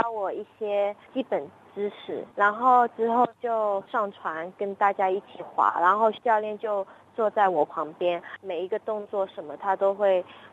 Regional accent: China; 因为我们都是中国人嘛，

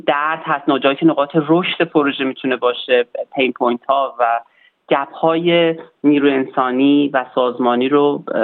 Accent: Iran; born or raised there

